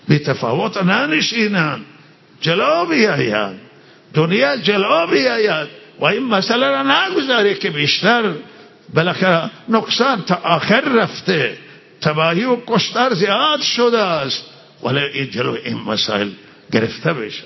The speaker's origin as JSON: {"language": "Persian", "country": "Iran", "said": "ما ایرانی هستیم شهروند ایرانیم"}